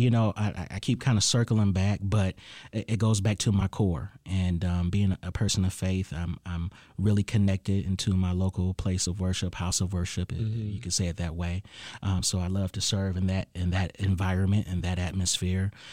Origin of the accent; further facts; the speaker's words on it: Ypsilanti, Michigan, United States; Okay, so I am from Ypsilanti.